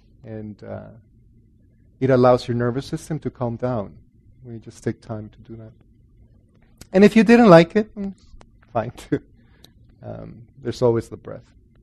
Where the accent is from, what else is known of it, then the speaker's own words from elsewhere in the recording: El Salvador; also born or lived in Guatemala; Because I grew up in Catholic El Salvador, and our Catholicism was liberation theology. But when the civil war got really bad, went to Guatemala